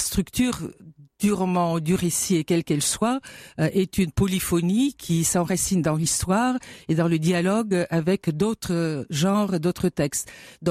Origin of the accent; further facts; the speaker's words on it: Bulgaria; moved away as an adult; now in France; je me décris comme une citoyenne européenne de nationalité française, d'origine bulgare et adoptée par les Américains. Mais à l'époque, je n'étais qu'une étudiante bulgare qui arrivait donc avec sa bourse d'études